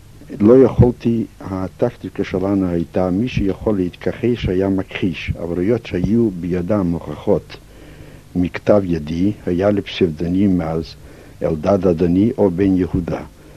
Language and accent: Hebrew; Pryluky, Chernihiv Oblast, Ukraine; also born or lived in Lithuania; now in Israel; באוקראינה נבחר אבי כרב בעיר פרילוקי, פלח פולטבה. בעיר זו התגוררתי מ-1915 עד עלייתי ארצה, שם אני גמרתי בית ספר התיכון